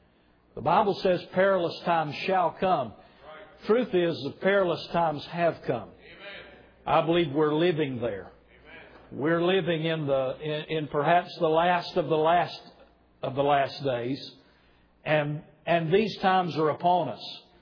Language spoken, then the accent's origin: English; North Carolina, United States; now in Canada; we may be in Nova Scotia, but we're not from Nova Scotia, and we're in Nova Scotia via North Carolina, where we're originally from. We've been in Nova Scotia now for 12 years